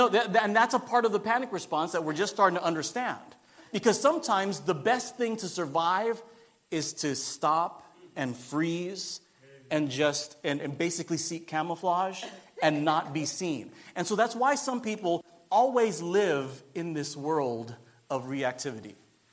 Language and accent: English; Philippines; I'm Filipino, and I'm very proud of my culture